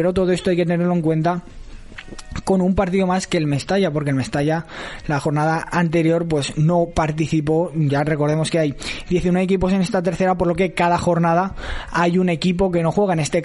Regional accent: Puerto de Sagunto, Valencian Community, Spain; Yo soy del Puerto de Sagunto.

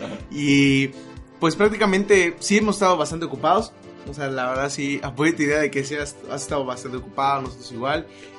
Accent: Campeche, Mexico; Tengo 2 bandas en la ciudad de Campeche, porque pues yo soy, o sea, vengo de Campeche.

